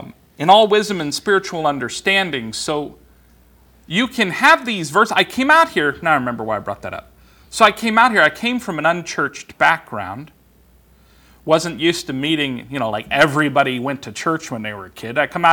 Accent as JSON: {"language": "English", "region": "West Coast", "country": "United States", "said": "I was kind of surprised, because I'm from the West Coast."}